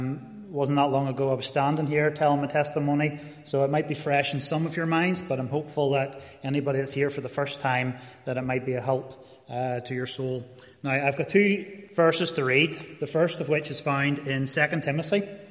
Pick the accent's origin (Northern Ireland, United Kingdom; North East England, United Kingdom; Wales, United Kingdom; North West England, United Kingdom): Northern Ireland, United Kingdom; born there; But I was born about 40 years ago. I was born in County Down